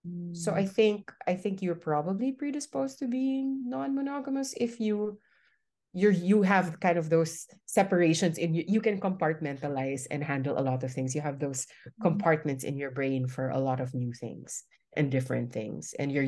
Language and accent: English; Philippines; I'm from the Philippines.